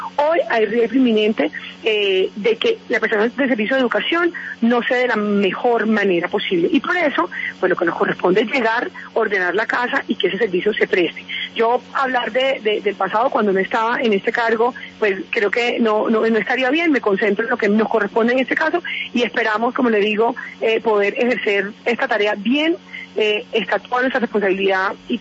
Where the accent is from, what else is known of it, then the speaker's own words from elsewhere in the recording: Barranquilla, Atlántico, Colombia; no solamente soy costeña o barranquillera, porque allá nací y crecí, sino que también tengo familia guajira.